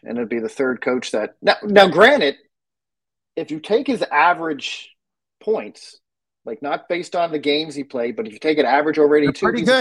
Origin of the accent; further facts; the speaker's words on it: Halifax, Nova Scotia, Canada; I mean, I'm from Halifax